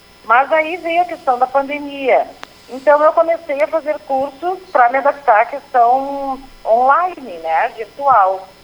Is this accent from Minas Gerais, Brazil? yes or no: no; Lagoa Vermelha, Rio Grande do Sul, Brazil; bom dia a todos os lagoenses, as lagoenses. Muita saudade aí da minha terra, né?